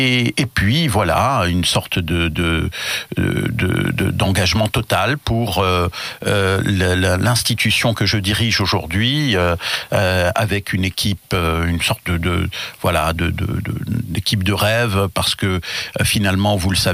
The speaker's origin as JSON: {"language": "French", "country": "Morocco", "tie": "born or raised there", "moved": "as an adult", "lives_now": "France", "said": "Je suis né au Maroc, j'y ai grandi, et je suis arrivé en France en 89, après mon bac, pour y faire mes études d'ingénieur en informatique."}